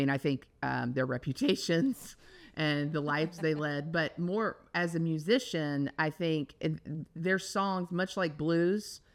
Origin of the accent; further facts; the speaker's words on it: Houston, Texas, United States; growing up in Houston